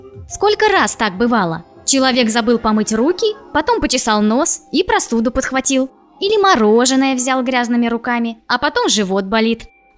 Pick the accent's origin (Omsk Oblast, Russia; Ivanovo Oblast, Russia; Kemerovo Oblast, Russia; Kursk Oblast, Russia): Kemerovo Oblast, Russia; Kemerovo; У меня на родине, в Кемеровском